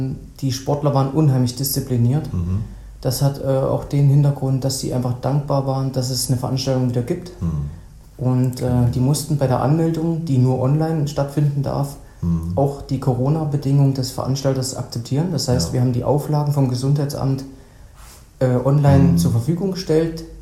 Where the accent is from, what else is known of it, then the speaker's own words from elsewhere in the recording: Vacha, Thuringia, Germany; Genau, also ich bin in Facha groß geworden.